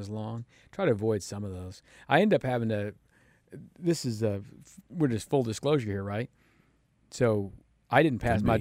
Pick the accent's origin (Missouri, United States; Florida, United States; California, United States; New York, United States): Missouri, United States; Independence; also born or lived in Lee's Summit; I grew up in Independence and Lee Summit and all that stuff.